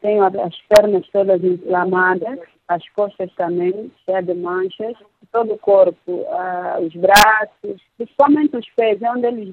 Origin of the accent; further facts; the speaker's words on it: Angola; Todos nós somos angolanos.